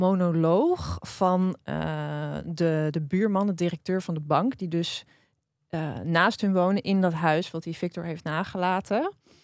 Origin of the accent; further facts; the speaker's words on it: Drenthe, Netherlands; want ik ben opgegroeid in Drenthe. Naar die zomeravonden.